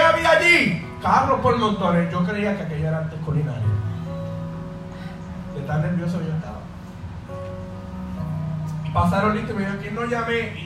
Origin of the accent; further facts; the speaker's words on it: Caguas, Puerto Rico; Yo soy de Cagua, y estudiaba en San Lorenzo